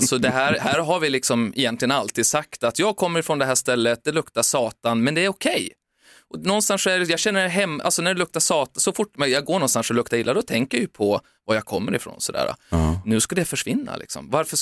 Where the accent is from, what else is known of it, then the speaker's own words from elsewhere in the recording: Timrå, Västernorrland County, Sweden; Jag är från Timrå, jag är stolt timroit.